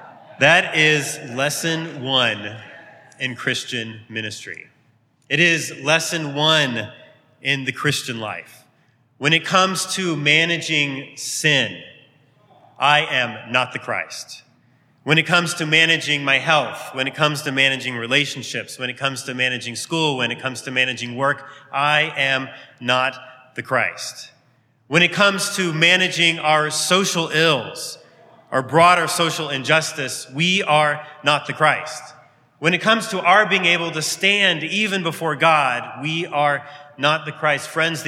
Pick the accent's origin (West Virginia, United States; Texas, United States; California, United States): Texas, United States; the church I grew up in just outside Dallas in Texas